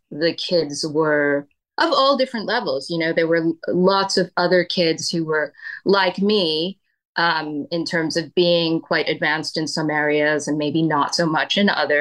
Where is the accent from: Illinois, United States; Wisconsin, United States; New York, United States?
New York, United States; Brooklyn; I grew up in Brooklyn as a woman of color, and that's not an easy place to be as a woman of color, you know, in America.